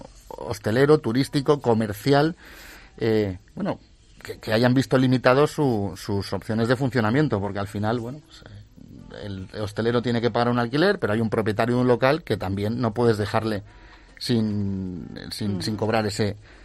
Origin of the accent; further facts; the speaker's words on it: Valencian Community, Spain; yo tengo vengo de la provincia de Alicante, vengo de una zona donde hay un tejido hostelero muy grande